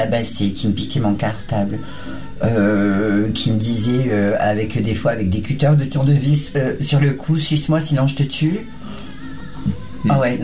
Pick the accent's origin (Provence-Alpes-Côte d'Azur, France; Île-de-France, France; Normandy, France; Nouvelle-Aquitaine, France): Provence-Alpes-Côte d'Azur, France; Ah oui, moi je suis une provençale.